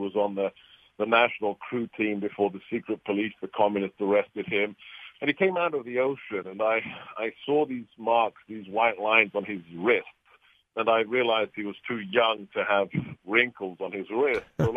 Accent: England, United Kingdom; now in United States; I grew up under Margaret Thatcher in the UK, was born and bred in England, and then watched Ronald Reagan on the other side of the Atlantic bring America back to its rightful place as the shining city on the hill.

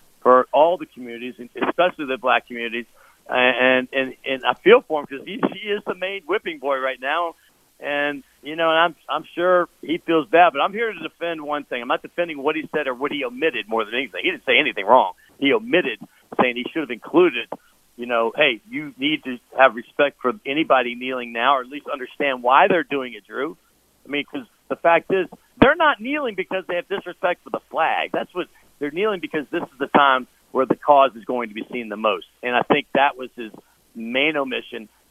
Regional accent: New Orleans, Louisiana, United States; I grew up in a town when I was growing up in New Orleans that was racist. I moved around the country for 30 years to other places that were racist, some less so. And I moved back

